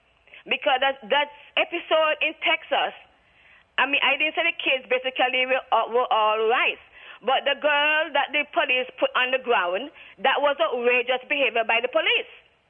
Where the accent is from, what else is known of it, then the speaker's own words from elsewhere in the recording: Antigua & Barbuda; because I'm almost 60 years old, and I'm from Antigua.